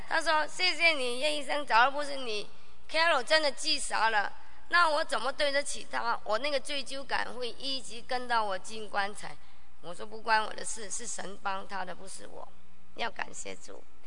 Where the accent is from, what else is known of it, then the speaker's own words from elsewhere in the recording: Guangdong, China; 广东人不吃最后一块的，我也不知道为什么，我是广东人。